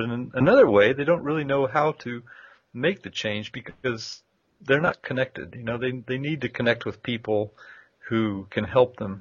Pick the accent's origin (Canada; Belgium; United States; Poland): United States; you could say that about where I grew up in America as well.